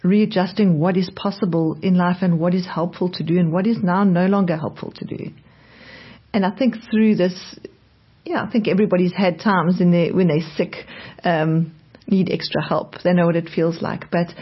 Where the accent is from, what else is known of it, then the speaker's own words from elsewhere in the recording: Johannesburg, Gauteng, South Africa; born there; Right, so I was born in Johannesburg. I'm the third of four children.